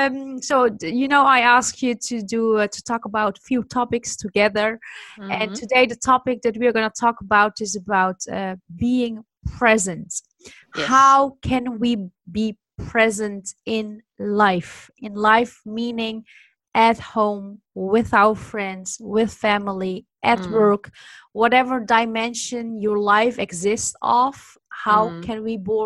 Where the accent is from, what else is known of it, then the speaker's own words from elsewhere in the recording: Amsterdam, North Holland, Netherlands; from Amsterdam